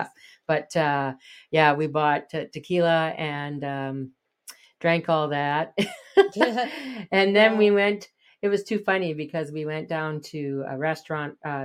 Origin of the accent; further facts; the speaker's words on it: Canada; they heard us telling our waiter that we were from Canada.